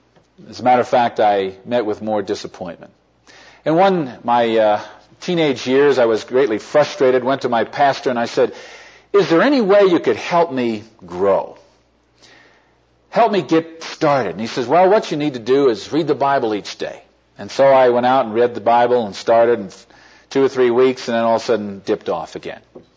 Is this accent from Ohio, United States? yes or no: no; New Jersey, United States; I come from the East Coast, born and raised right outside of New York City in New Jersey. Most people, when I tell them I lived and grew up in New Jersey, they always say, "What exit?"